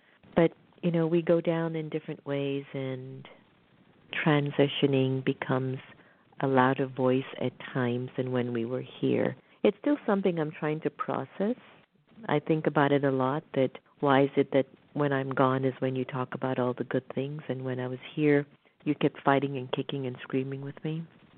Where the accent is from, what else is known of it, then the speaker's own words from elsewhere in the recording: Jamaica; now in United States; a lot of us who are immigrants from other countries, I'm from Jamaica, you're from Haiti.